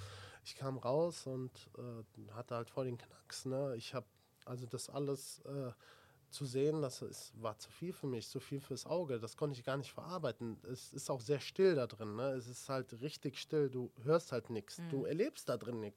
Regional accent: Sinzig, Rhineland-Palatinate, Germany; Ich komme ja aus Sinzig, das ist 20 Kilometer von da entfernt.

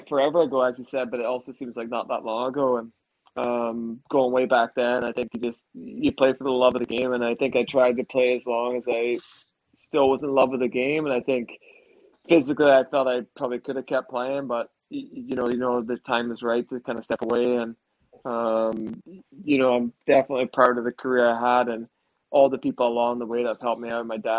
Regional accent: Scotland, United Kingdom; I'm a kid from Scotland or from the UK who's starting to outshine players over in Canada or America

